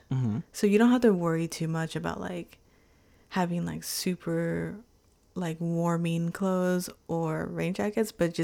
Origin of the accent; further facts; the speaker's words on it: Texas, United States; I know, like, we're from Texas. 81 is nice.